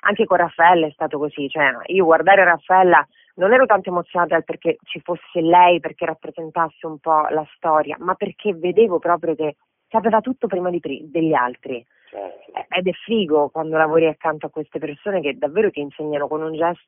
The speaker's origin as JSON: {"language": "Italian", "town": "Palermo", "region": "Sicily", "country": "Italy", "tie": "born or raised there", "moved": "as an adult", "said": "sono palermitano, ho vissuto lì fino ai 25 anni, per cui tutte le esperienze fondamentalmente di formazione le ho iniziate lì."}